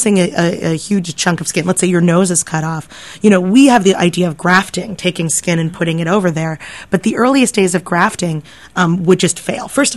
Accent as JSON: {"language": "English", "town": "Philadelphia", "region": "Pennsylvania", "country": "United States", "tie": "born or raised there", "said": "I grew up here in Philly, and when I went to school in New York, people would go, \"Have you heard of this museum?\""}